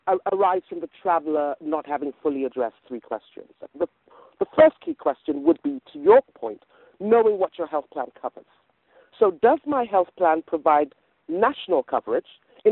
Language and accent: English; England, United Kingdom; accent: hybrid; also born or lived in West Africa; I'm originally from West Africa, but grew up in England, so it's a hybrid accent.